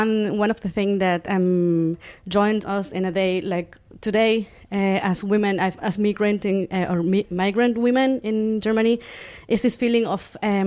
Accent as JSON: {"language": "English", "country": "El Salvador", "said": "I am from Latin America. I'm from a really small country, El Salvador."}